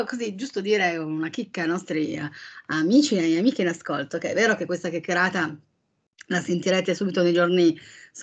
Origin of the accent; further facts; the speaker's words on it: Turin, Piedmont, Italy; Per fortuna non ha capito subito che io sono di Torino